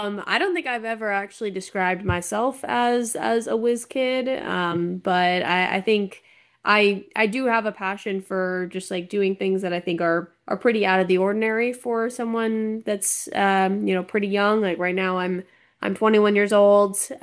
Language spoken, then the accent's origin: English; Las Vegas, Nevada, United States; now in New York City, United States; I'm from Las Vegas, born and raised in Las Vegas, and I'm actually in Vegas right now, but now I live out in New York City.